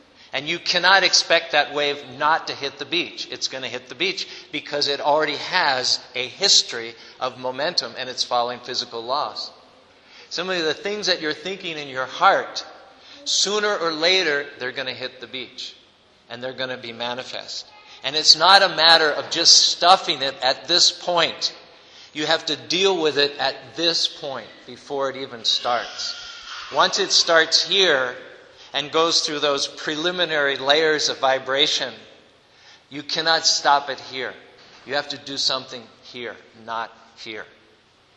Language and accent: English; United States; moved away as an adult; even though I'm from America, I didn't want to leave Australia